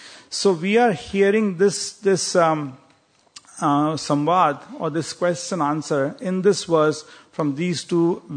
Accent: India; When I was growing up in India

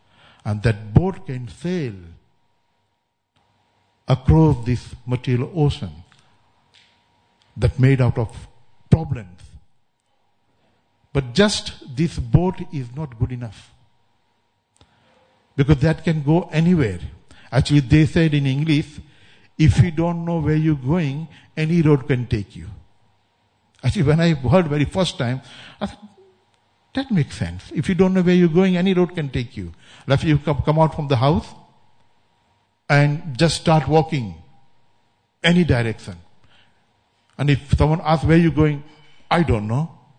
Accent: India; coming from India 40 years back. And of course, as an Indian

